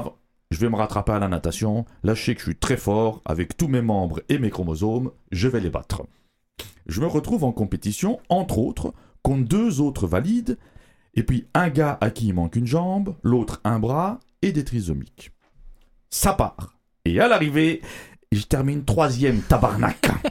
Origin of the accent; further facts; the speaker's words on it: Belgium; Parce que je vous rappelle, je suis belge, au cas où vous l'auriez oublié.